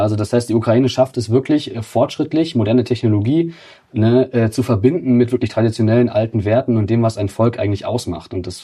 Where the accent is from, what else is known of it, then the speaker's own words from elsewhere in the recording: Germany; Also ich meine, ich bin Europäer natürlich, ich bin Deutscher, ich bin auch Europäer.